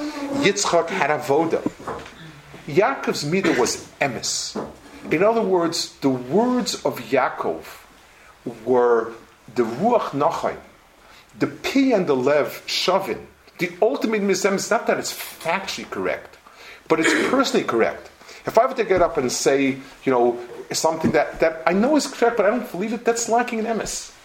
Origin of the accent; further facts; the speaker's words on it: Italy; I grew up in Italy. I feel Italian.